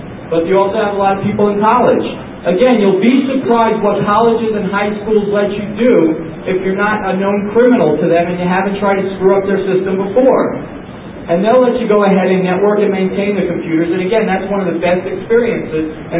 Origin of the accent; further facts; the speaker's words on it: New York, United States; I'm also from New York, so I'll call it a yenta.